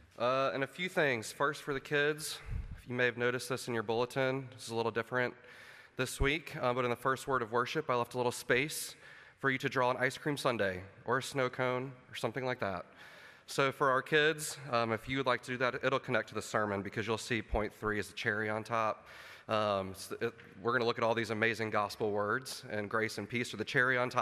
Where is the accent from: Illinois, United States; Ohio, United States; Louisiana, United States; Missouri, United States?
Missouri, United States; St. Louis; When I first preached a sermon, like about 18 years ago at the church that I grew up in St. Louis, Missouri